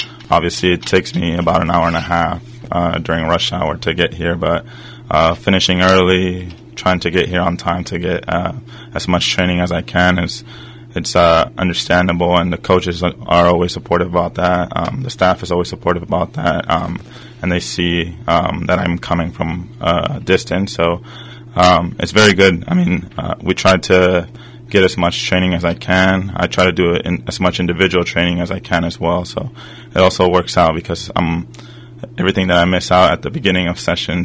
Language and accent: English; Oakland, California, United States; I come from Oakland.